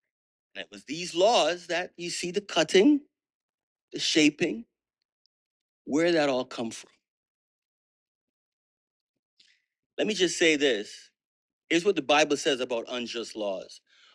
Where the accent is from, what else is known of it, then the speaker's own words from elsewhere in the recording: Jamaica; Now, I grew up in Jamaica.